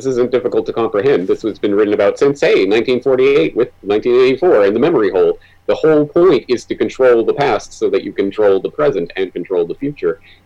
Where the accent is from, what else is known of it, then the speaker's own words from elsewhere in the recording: Canada; now in Japan; I'm a Canadian in Japan